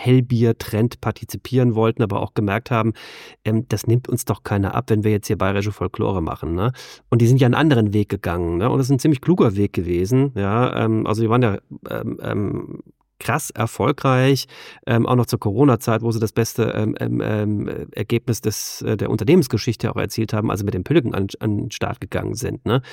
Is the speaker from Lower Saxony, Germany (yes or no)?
no; Hesse, Germany; bei uns im Rhein-Main-Gebiet, wo ich herkomme.